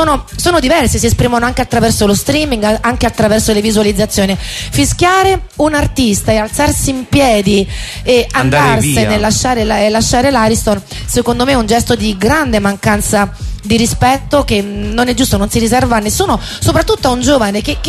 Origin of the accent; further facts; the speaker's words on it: Naples, Campania, Italy; io sono napoletana